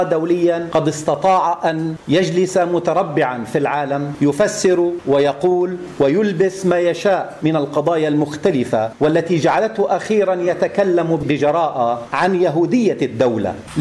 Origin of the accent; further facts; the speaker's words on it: Palestine; هذه المبادرة تحتل بالنسبة لنا كفلسطينيين أهمية كبيرة